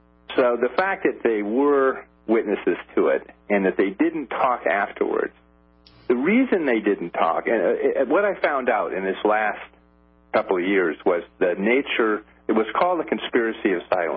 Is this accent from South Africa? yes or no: no; Nebraska, United States; Well, I grew up in Nebraska. You grew up in Iowa. That's the Midwest.